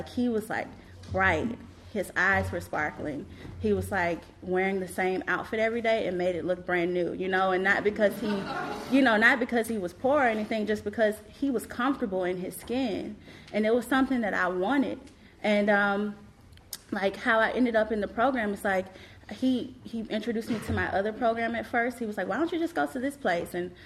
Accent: Atlanta, Georgia, United States; now in New York City, United States; so I graduated from college and I relocated to New York City. I'm from Atlanta, Georgia.

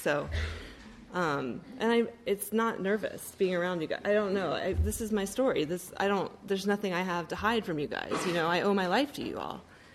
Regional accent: Atlanta, Georgia, United States; You know, I grew up in Atlanta in the South, very religious family, very middle class, pretty typical.

